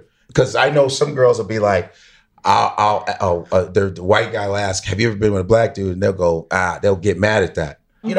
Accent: Chicago, Illinois, United States; So I was still living in, I'm from Chicago, so I was still living in Chicago

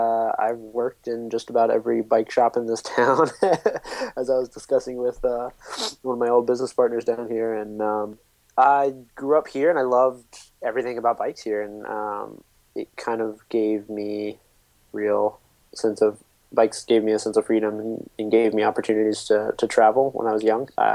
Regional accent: Milton, Florida, United States; I'm actually in the house that I grew up in right now. I'm down in Pensacola, Florida, visiting my mom. And this is where I was born. It was or Milton, if you will. It's just north of Pensacola

